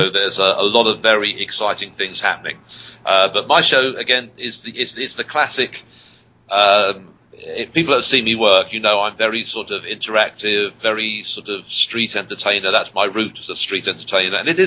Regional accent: United Kingdom; now in United States; I do a lot of stuff about being a Brit living in America

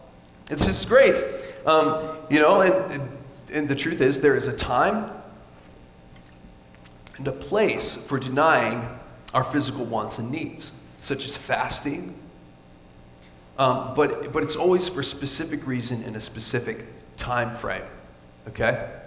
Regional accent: the South, United States; I'm from the South, and my family is from the South, and they fry everything, you know, in the whole world

